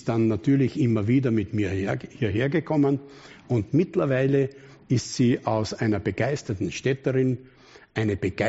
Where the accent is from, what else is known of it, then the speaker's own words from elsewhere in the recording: Radlbrunn, Lower Austria, Austria; ich sagte, ich komme aus Radlbrunn